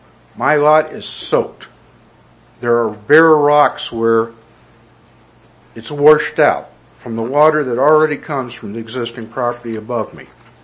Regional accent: Washington, Missouri, United States; I'm from Washington, Missouri. I had to drive down here because I couldn't get information about what was going to be proposed.

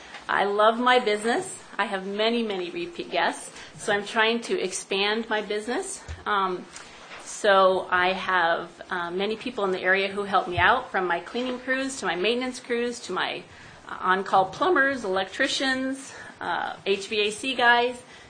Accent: Washington, Iowa, United States; I'm from Washington, Iowa.

